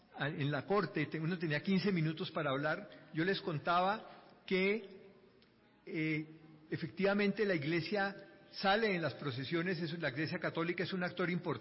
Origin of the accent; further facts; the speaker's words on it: Popayán, Cauca, Colombia; las procesiones de Popayán, de donde yo soy